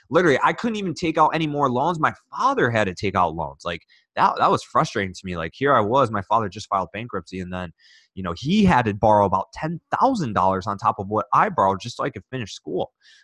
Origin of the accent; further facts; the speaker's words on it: Michigan, United States; I grew up right outside of Detroit, Michigan, about 2 miles outside of Detroit, right? So it was a very blue collar town.